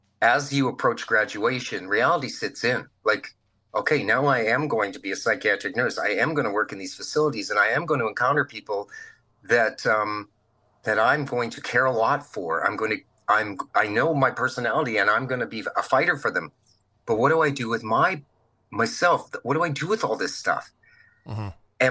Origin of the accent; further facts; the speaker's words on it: Virden, Manitoba, Canada; I moved back home to my hometown of Verdon, Manitoba, and then actually moved right into Brandon, where the university was